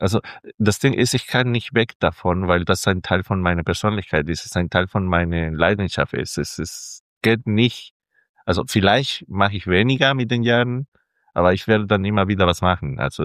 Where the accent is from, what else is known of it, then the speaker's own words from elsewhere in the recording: Callao, Peru; German is a second language; now in Germany; Und das kauft man in Callao, wo ich herkomme, in eine ganz große Markthalle.